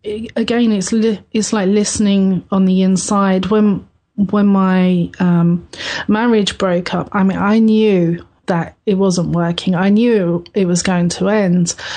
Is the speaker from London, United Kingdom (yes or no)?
yes; London, United Kingdom; I come from London, and there's a place along the River Thames that to me has always felt very special